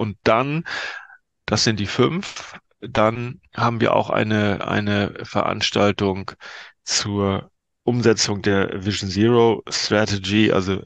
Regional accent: Schleswig-Holstein, Germany; in meine alte Heimat an die Ostsee

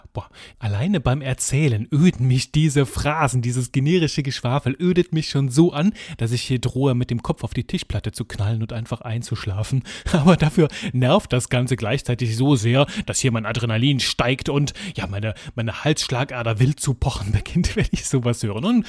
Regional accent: Belgium; ich bin Belgier, aha, komplett Klischee-Belgier.

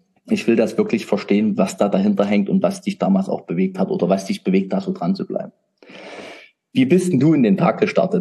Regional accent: Saxony, Germany; ich kann das Wort so schlecht sprechen, ich bin Sachse.

